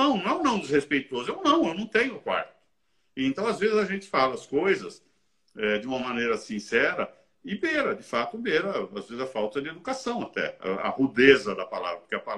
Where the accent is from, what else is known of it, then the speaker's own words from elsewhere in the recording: Brazil; eu sou brasileiro, mas sou de origem italiana, o meu avô era italiano